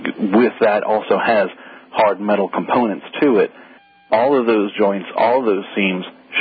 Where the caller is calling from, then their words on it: New Orleans, Louisiana, United States; From Algiers Point.